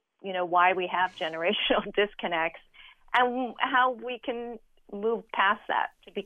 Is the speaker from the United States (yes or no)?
yes; Kailua, Hawaii, United States; I'm from Kailua on the island of Oahu, which is in Hawaii.